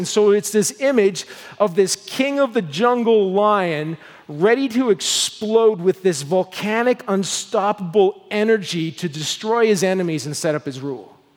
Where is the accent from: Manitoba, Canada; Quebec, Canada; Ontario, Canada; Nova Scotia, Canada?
Nova Scotia, Canada; I remember growing up in the Annapolis Valley, I worked in these apple orchards